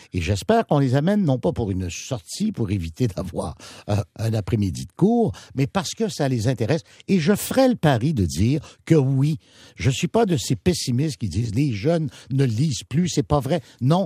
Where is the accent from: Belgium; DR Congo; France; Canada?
Canada; Saint-Laurent, Quebec; born there; Je suis né à Saint-Laurent. Puis dans le temps, Saint-Laurent, il y avait des vieux qui passaient le lait à tous les jours.